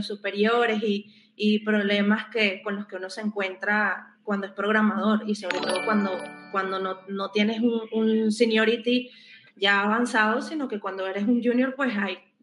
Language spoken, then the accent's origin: Spanish; Caracas, Capital District, Venezuela; Yo soy de Caracas, Venezuela. Comencé en el área a los 16 años porque yo estudié en un colegio que tenía mención técnica.